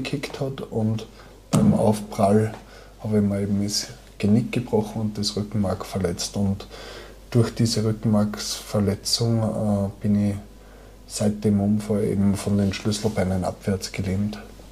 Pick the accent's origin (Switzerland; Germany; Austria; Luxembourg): Austria; Waidhofen an der Ybbs, Lower Austria; Ich bin aus Niederösterreich, bin dort in Waidhofen an der Ybbs geboren worden und lebe auch heute noch dort.